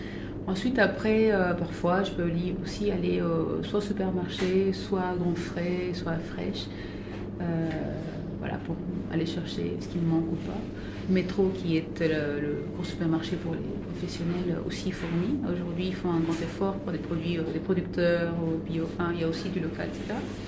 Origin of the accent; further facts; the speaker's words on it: Chile; French is a second language; moved away as an adult; now in France; En fait, je suis née au Chili, j'ai grandi dans ma famille